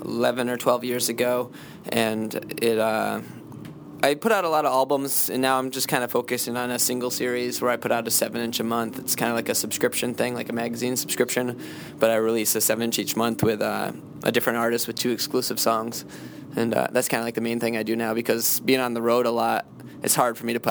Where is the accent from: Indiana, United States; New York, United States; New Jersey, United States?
New York, United States; Buffalo; which, you know, we're from Buffalo, New York